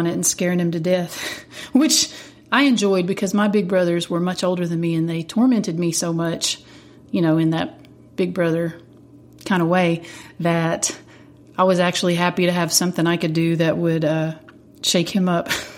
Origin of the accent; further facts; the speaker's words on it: Kentucky, United States; At least that's how I was taught to think growing up in Eastern Kentucky.